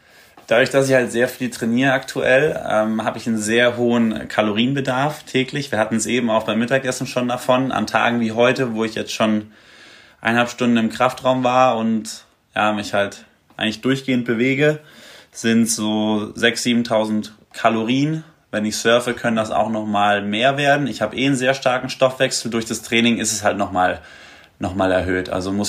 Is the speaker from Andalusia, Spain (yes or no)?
no; Canary Islands, Spain; ich bin auf Fuerteventura geboren und aufgewachsen. Meine Eltern sind beide deutsch.